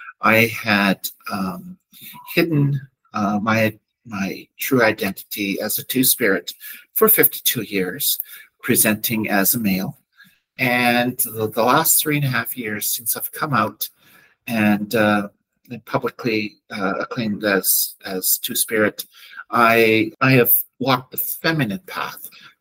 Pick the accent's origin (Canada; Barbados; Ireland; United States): Canada; Saskatchewan; As a two-spirit knowledge keeper, I'm from White Bear First Nation, which is in southeast Saskatchewan. I am actually Lakota Yapi, which is Lakota Sioux. We are descended from Hunkpapa. From down in the States.